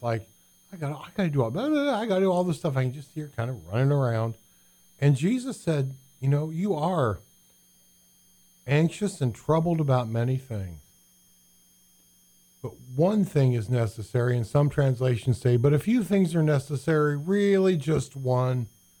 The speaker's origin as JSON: {"language": "English", "region": "Indiana", "country": "United States", "said": "But I mean, you know, hey, we're from Indiana. Maybe came over wanting to play euchre with him."}